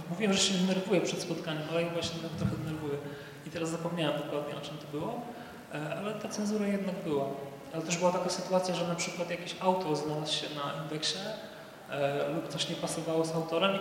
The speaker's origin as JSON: {"language": "Polish", "town": "Chodziw", "region": "Łódź Voivodeship", "country": "Poland", "tie": "born or raised there", "said": "ja wychowałem się w lesie i bibliotece. W takiej kolejności, dlatego że pochodzę ze wsi Chodziw"}